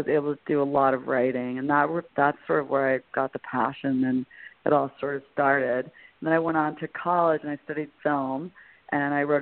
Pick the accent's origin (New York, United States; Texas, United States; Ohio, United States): New York, United States; Okay, well, I was raised on Long Island by a single mom, and I have a brother